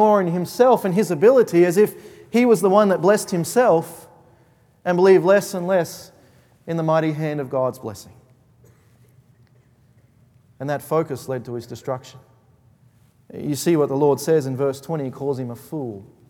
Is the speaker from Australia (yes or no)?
yes; Australia; sorry, I'm Australian, please forgive me.